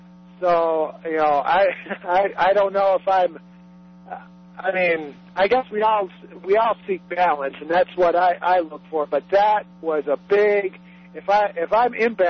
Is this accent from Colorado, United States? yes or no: yes; Colorado Springs, Colorado, United States; You know, I'm from Colorado Springs.